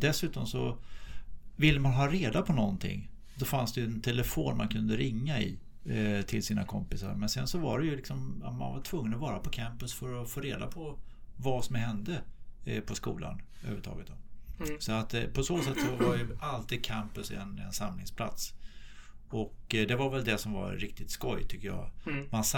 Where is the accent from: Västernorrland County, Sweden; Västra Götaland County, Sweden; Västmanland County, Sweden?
Västra Götaland County, Sweden; Skövde; now in Sollentuna, Sweden; jag har fru och jag har två döttrar. Och jag bor i Sollentuna, jag är från Skövde. Jag pluggade här i Linköping 1983 till 1986.